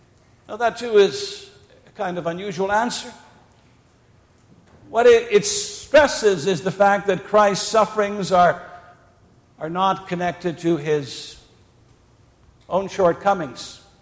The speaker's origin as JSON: {"language": "English", "region": "England", "country": "United Kingdom", "said": "I know some people would say the wrath of God, but I think we're English, so we speak about the wrath of God."}